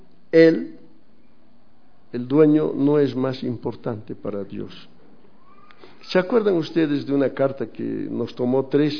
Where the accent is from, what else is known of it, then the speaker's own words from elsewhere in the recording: Bolivia; Si voy a comprar algo, digo, rebájame, pues, como buen boliviano.